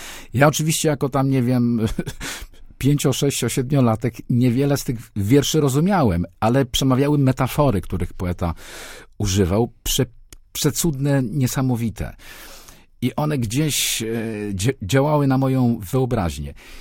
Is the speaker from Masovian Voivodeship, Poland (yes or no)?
yes; Warsaw, Masovian Voivodeship, Poland; Ja właśnie się wychowałem na Czerniakowie, stamtąd pochodzę.